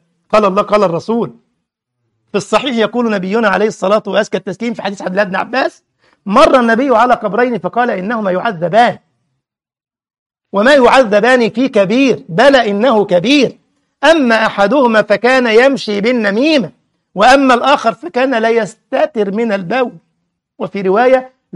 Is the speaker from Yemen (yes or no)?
no; Egypt; فيجي الكيالي ومن كان على شكلته عدنان إبراهيم أبو حملات عندنا في مصر إبراهيم عيسى ينكروا عذاب القبر.